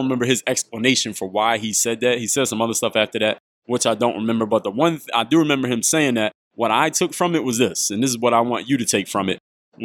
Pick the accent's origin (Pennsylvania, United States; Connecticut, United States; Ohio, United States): Pennsylvania, United States; Philadelphia; Finley Playground in Mount Airy, where I grew up in Northwest Philadelphia.